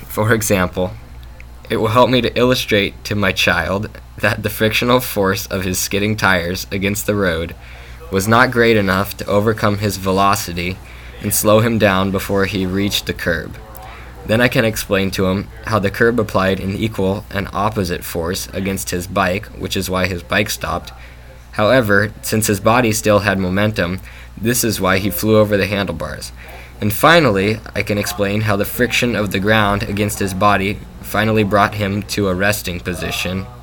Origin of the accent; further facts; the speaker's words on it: Tucson, Arizona, United States; I'm from Tucson, Arizona, in southern Arizona, near the Mexican border.